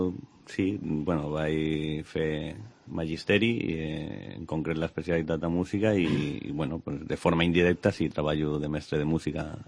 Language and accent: Catalan; Tarragona, Catalonia, Spain; Jo sóc de Tarragona.